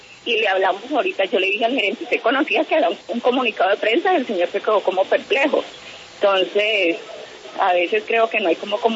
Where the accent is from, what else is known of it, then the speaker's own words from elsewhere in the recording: Tuluá, Valle del Cauca, Colombia; Yo soy de Tuluá